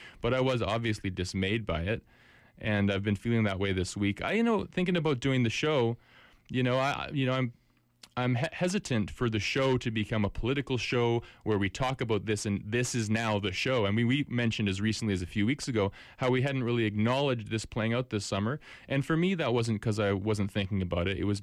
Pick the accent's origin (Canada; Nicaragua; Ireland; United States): Canada; I'm struck as a Canadian who observes these elections.